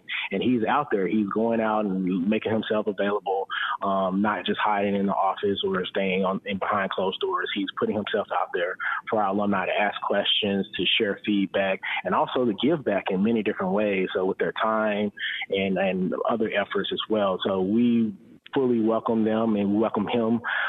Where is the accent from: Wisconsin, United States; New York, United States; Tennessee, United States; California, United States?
Tennessee, United States; Memphis; And then this week we're in Memphis, my hometown. So happy to be back here